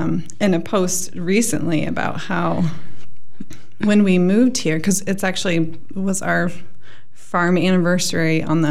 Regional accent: Washington, United States; I'm from Western Washington, born and raised.

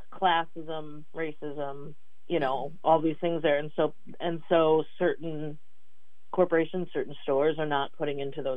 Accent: Milwaukee, Wisconsin, United States; growing up in Milwaukee, there were whole, you know, food deserts, you know, in my neighborhood.

